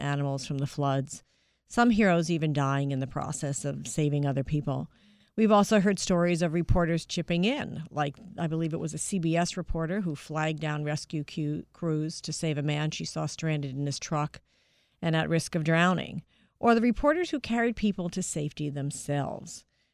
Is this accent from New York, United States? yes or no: yes; New York City, New York, United States; Columbia University in my hometown of New York City